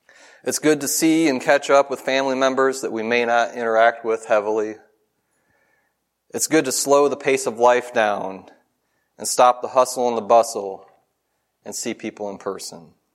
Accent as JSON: {"language": "English", "region": "Michigan", "country": "United States", "tie": "born or raised there", "said": "And growing up in Michigan, we also, for Thanksgiving morning, it usually also included watching the Detroit Thanksgiving Day Parade on TV."}